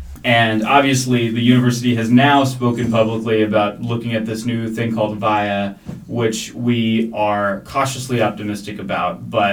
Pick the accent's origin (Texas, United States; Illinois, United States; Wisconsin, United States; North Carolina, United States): Texas, United States; Austin; I was in Austin, Texas, my hometown at the time.